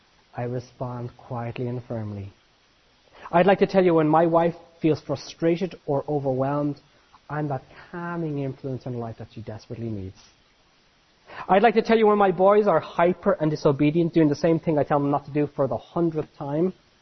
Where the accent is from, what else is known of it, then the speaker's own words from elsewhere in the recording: Ireland; Irish people are allowed to do this. Nobody else can stand up and say this. I'm Irish, I can say it, right?